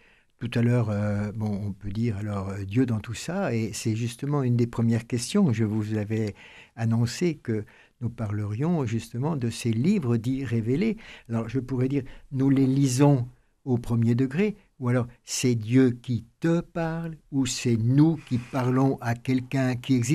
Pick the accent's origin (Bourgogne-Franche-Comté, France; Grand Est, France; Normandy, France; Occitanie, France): Grand Est, France; parce que moi, je viens des Vosges